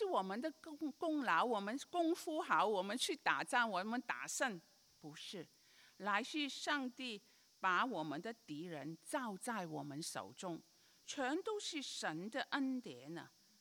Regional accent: Guangdong, China; 我觉得你们好像没听过，可能是我们广东人的哈。

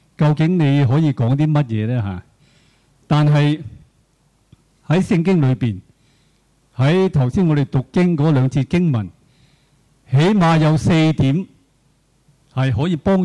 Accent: Hong Kong; now in United Kingdom; 我當初由香港搬嚟英國嘅時候咧

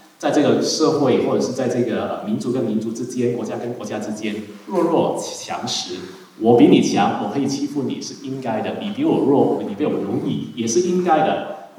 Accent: China; 我们中国人会说什么？

